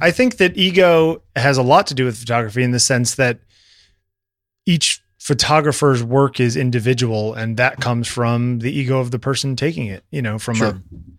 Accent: United States; I would never say that, Jeffrey. I'm an American.

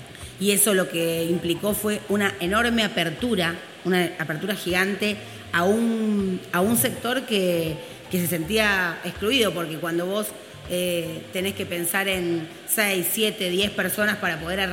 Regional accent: Tandil, Buenos Aires Province, Argentina; Nosotras somos de Tandil, provincia de Buenos Aires.

